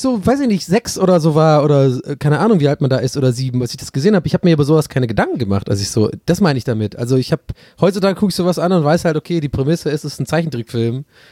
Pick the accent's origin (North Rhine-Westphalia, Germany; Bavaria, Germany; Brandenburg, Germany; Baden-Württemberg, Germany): North Rhine-Westphalia, Germany; Cologne; du denkst so als Kölner so, hey, das ist doch Driss.